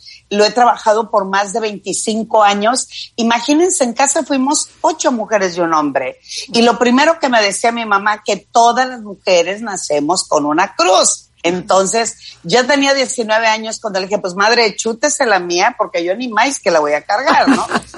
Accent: Culiacán, Sinaloa, Mexico; Y como buena norteña, yo soy de Culiacán

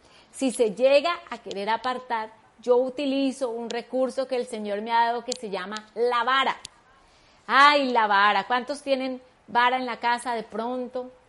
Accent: Bogotá, Colombia; soy cachaca, ¿no?

